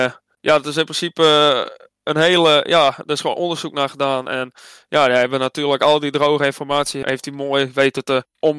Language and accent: Dutch; Friesland, Netherlands; Maar ja, dan vind ik persoonlijk als Fries zijnde